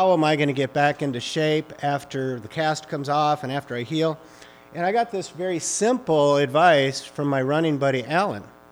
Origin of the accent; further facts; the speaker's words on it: Midwest, United States; also born or lived in Alabama; But I'm from the Midwest, and I can talk really fast. You may not, if you've never lived anywhere else, you don't know how fast we talk. I lived in Alabama during my youth for about 2.5 years, and they were like, son, slow it down.